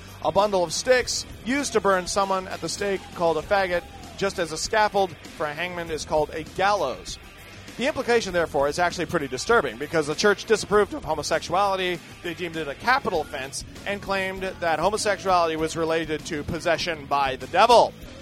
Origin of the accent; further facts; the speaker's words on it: Canada; You want to hate me because I'm Canadian.